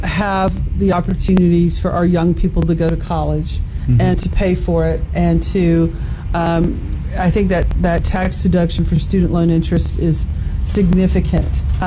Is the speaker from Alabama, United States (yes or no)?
yes; Auburn, Alabama, United States; You know, I grew up in Alabama. I'm from Auburn, so I've spent a lot of time there, and I know a lot of people there.